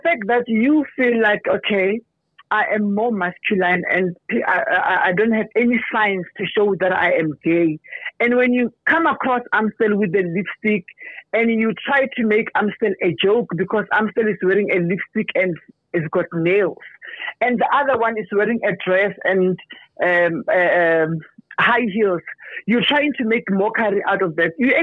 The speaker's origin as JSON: {"language": "English", "town": "Mamelodi", "region": "Gauteng", "country": "South Africa", "said": "I'm dead from Mamelodi, Mar."}